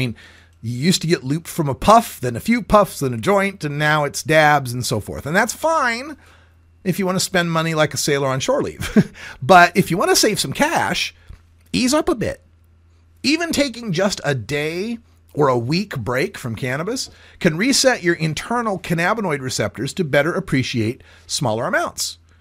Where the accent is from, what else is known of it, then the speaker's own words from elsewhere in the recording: Idaho, United States; I'm from Idaho. There's two strains there, got some and don't.